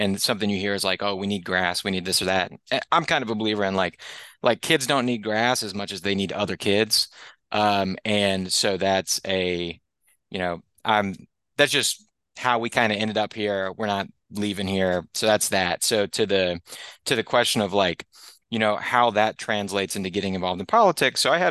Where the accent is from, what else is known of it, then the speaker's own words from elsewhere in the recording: Louisiana, United States; now in Maryland, United States; South Louisiana.